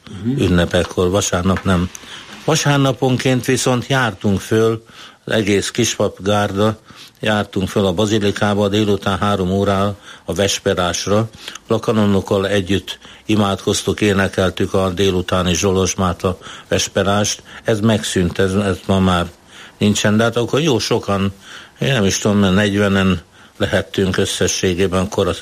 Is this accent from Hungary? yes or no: yes; Máriaremete, Budapest, Hungary; én meg Mária Remetén nőttem föl, oda költöztünk